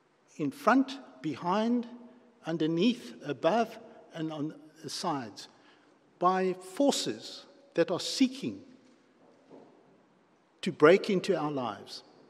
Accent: Cape Town, Western Cape, South Africa; we, especially those of us who are born and bred in the Cape

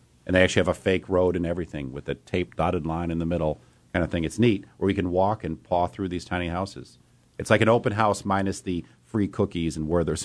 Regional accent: Boston, Massachusetts, United States; We're from the Boston area.

